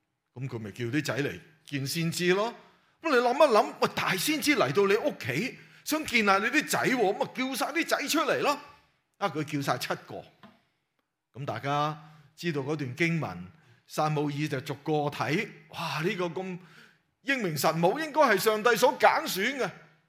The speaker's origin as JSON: {"language": "Chinese", "country": "China", "said": "就好像我们中国人所说拉仔就拉心肝嘛"}